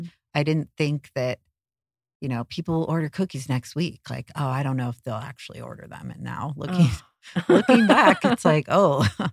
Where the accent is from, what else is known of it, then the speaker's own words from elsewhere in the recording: Ojai, California, United States; I'll start out by saying I grew up in Ojai, California, a small town surrounded by nature.